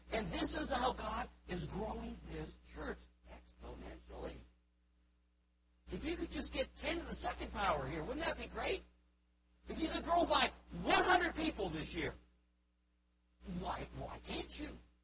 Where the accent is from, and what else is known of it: Cleveland, Ohio, United States; born there